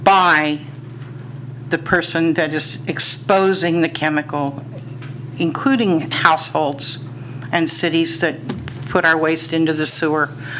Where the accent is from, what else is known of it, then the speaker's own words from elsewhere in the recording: Walport, Oregon, United States; from Walport, Oregon.